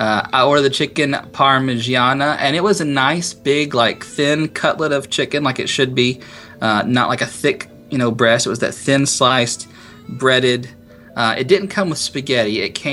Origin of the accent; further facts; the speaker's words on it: the South, United States; I'm from the South, so I like pecans.